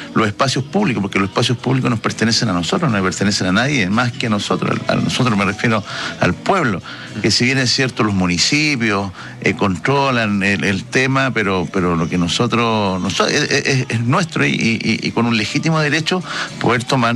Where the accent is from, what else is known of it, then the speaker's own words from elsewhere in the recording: Chile; pero fundamentalmente somos chilenos.